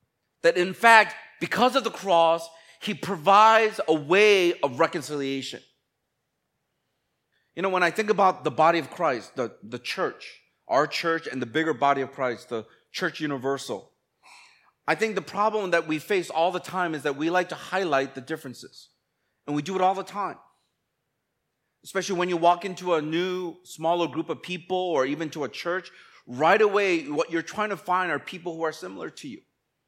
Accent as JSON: {"language": "English", "country": "United States", "tie": "born or raised there", "said": "for me, growing up in the States, that was normal."}